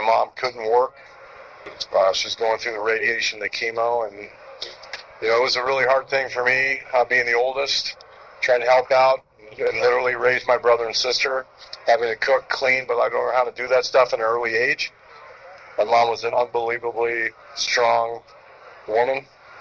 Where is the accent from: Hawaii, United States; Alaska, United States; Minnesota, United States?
Minnesota, United States; Rochester; born or raised there; also born or lived in Sacramento, California